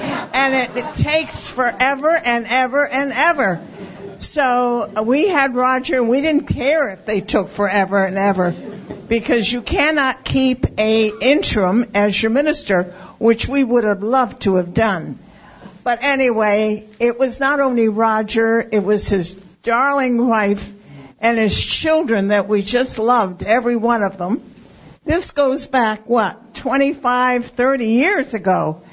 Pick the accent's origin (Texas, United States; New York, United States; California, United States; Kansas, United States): New York, United States; Poughkeepsie; I just want to say that we are from Poughkeepsie, New York